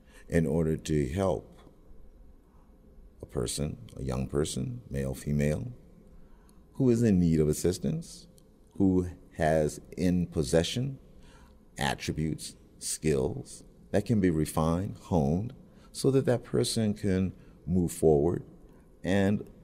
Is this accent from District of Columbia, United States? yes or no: yes; Washington, District of Columbia, United States; Jason, I was born and raised in Washington, D.C. Essentially, I am a baby boom child, and my formative period took place in the 60s.